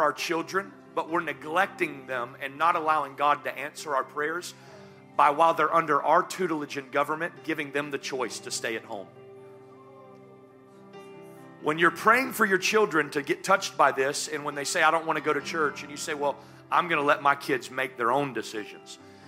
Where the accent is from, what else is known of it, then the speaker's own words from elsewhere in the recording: the South, United States; listen, I'm from the South. I'm still old school.